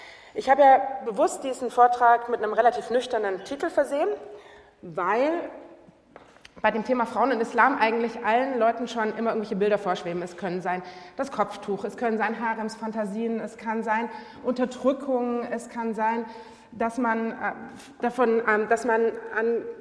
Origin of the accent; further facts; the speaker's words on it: Germany; Ich spreche nicht als Muslimin. Ich spreche als Deutsche, Nicht-Muslimin aus einer sicher westlich geprägten Perspektive.